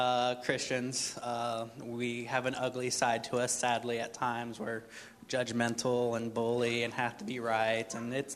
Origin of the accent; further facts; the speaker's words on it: Mexico; moved away as an adult; So I'm originally from Mexico, been living here about 6 years.